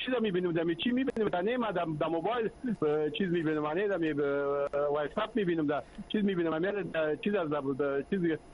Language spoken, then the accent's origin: Persian; Afghanistan; شما افغان هستیم از افغانستان هستیم